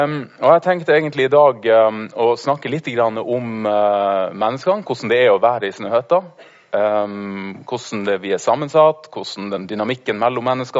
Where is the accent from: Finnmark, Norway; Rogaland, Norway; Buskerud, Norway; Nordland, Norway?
Finnmark, Norway; Alta; jeg kommer fra Alta i Finnmark.